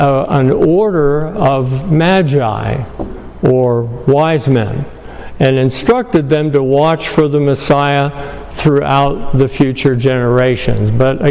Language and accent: English; New Hampshire, United States; I'm from New Hampshire, as you know. New Hampshire is one of the states in the Union, remember? Okay, up there in the Northeast.